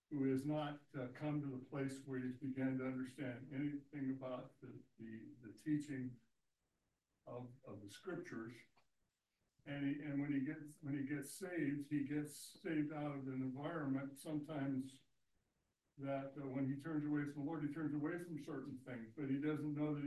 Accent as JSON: {"language": "English", "town": "Akron", "region": "Ohio", "country": "United States", "tie": "born or raised there", "said": "back in my hometown of Akron."}